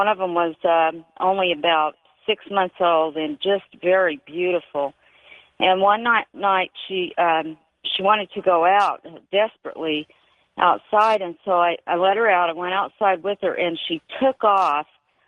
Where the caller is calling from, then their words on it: Texas, United States; I'm calling from North Texas.